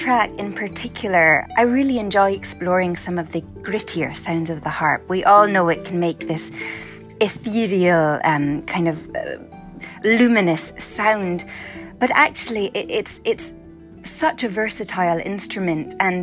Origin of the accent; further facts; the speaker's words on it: Edinburgh, Scotland, United Kingdom; I grew up in Edinburgh, Scotland. My father's Scottish, but my mother's Irish from Tipperary